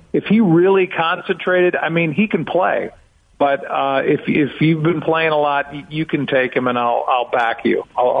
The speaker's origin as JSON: {"language": "English", "town": "St. Louis", "region": "Missouri", "country": "United States", "tie": "born or raised there", "said": "especially here in St. Louis where I live. For a certain segment of the population, especially in my hometown, I will always be"}